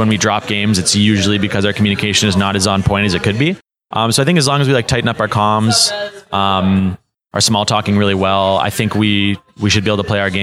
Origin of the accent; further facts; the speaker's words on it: Canada; Like when we're from Canada, so the scene wasn't too big in Canada when we first started.